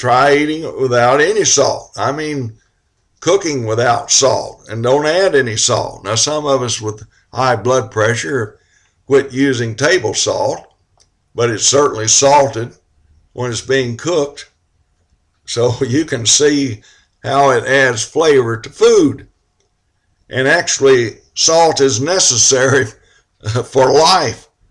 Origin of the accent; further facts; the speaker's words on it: the South, United States; I was brought up in the South.